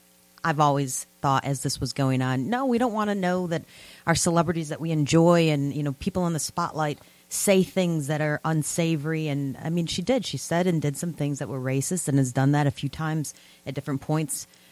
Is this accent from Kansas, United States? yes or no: no; Michigan, United States; moved away; I like those rivalries, but again, I'm from Michigan. I've been here since 2002.